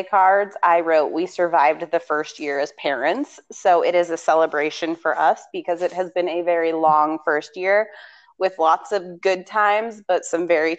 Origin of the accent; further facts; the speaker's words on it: Montana, United States; I am from Montana, born and raised